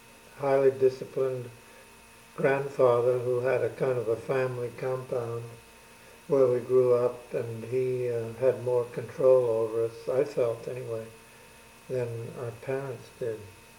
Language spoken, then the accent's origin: English; San Antonio, Texas, United States; moved away as an adult; I was born in San Antonio, in Texas.